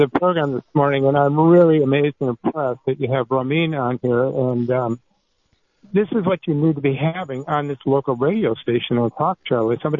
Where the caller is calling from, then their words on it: Santa Cruz, California, United States; Santa Cruz.